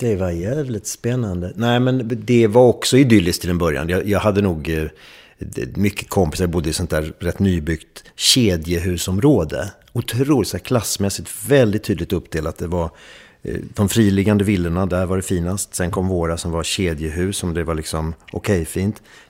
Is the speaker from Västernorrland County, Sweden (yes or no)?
no; Haninge, Stockholm County, Sweden; also born or lived in Trelleborg; När jag flyttade till Västra Haninge där så bytte jag som 6-7-åring.